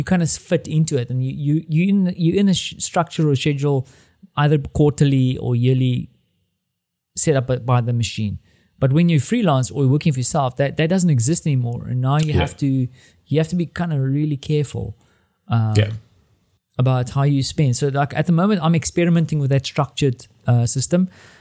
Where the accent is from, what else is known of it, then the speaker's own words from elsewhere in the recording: South Africa; now in Warsaw, Poland; I'm a South African meat eater.